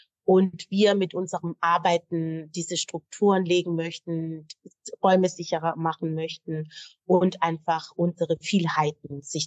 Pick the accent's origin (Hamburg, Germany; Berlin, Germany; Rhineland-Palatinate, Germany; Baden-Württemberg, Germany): Baden-Württemberg, Germany; ich komme aus Baden-Württemberg. Bin im schwäbischen Landen aufgewachsen